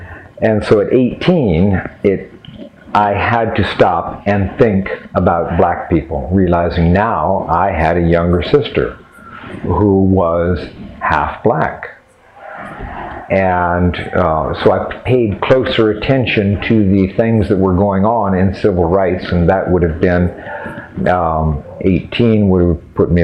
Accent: San Francisco, California, United States; also born or lived in Santa Maria, California; and I was born in Santa Maria, California, and raised in San Francisco in 1944, the date of my birth.

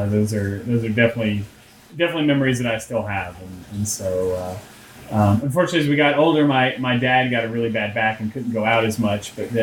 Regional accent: Knoxville, Tennessee, United States; also born or lived in Greensboro, North Carolina / Nashville; From the age of 5 on, I've been in Knoxville, except for my 8th grade when I lived in Nashville.

